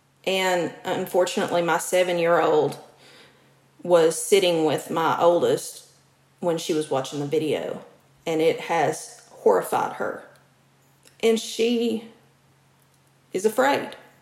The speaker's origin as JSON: {"language": "English", "region": "Kentucky", "country": "United States", "said": "It was right here in my home state of Kentucky."}